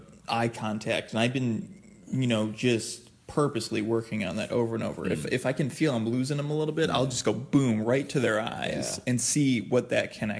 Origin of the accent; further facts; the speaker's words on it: United States; Stuff you can't, like, as an American performer, you know how to deal with a drunk, you know how to deal with a talkative audience.